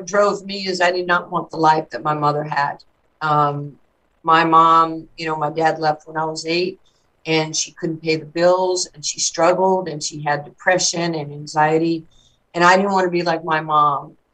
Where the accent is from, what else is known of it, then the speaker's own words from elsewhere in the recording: United States; And I love the red, white, and blue, and I love being American, and I love supporting all its values.